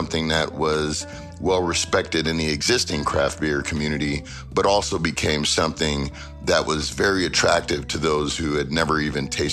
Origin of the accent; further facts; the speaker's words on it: Inglewood, California, United States; born there; Inglewood, California. It's a city that I was born in. I was born in Sentinella Hospital